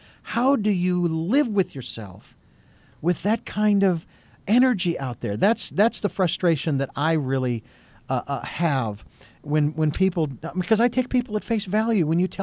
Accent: Phoenix, Arizona, United States; especially I grew up in Phoenix, Arizona, and we went through a phase where we had a gentleman running for governor

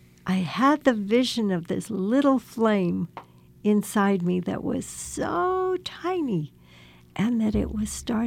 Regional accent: California, United States; we grew up in the San Joaquin Valley, and it was the crop sprays.

